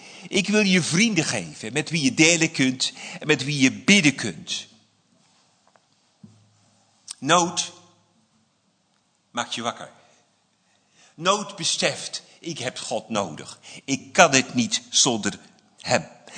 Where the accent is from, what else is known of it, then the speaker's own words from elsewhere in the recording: Almkerk, North Brabant, Netherlands; moved away; Heer, ik ga uit Altena, ik kom uit Almkerk, voor degenen die dat niet weten.